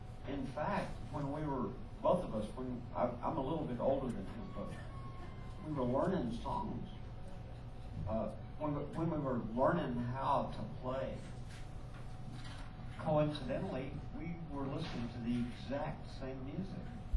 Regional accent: Lubbock, Texas, United States; too, but in a different way. I came from Lubbock, and I came from a real country background

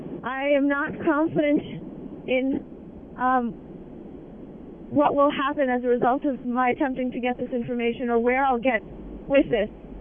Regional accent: United States; So it was difficult for me trying to explain that as an American, our government probably did not intend to kill innocent people

